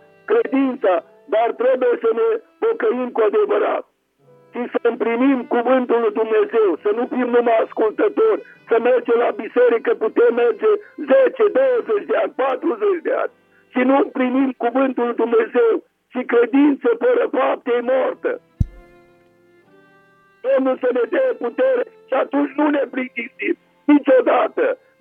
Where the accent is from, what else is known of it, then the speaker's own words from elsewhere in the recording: Târgu Mureș, Mureș County, Romania; de la Târgu Mureș.